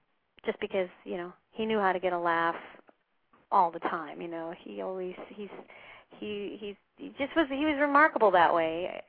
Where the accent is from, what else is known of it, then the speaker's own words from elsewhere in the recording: Minnesota, United States; I was playing some of my girlfriends growing up in Minnesota